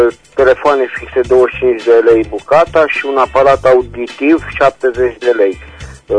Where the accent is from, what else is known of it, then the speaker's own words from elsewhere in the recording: Reșița, Caraș-Severin, Romania; din Reșița